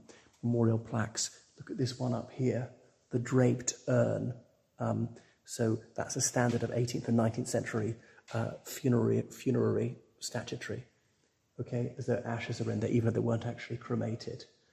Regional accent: Ireland; now in Oxford, United Kingdom; respected viewers. … from Ireland.

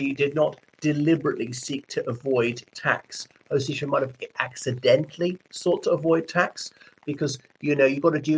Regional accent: Ireland; from Ireland.

